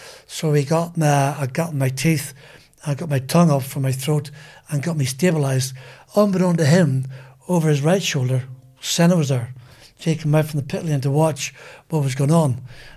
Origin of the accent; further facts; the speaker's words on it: Ireland; now in England; We grew up together in Irish motorsport.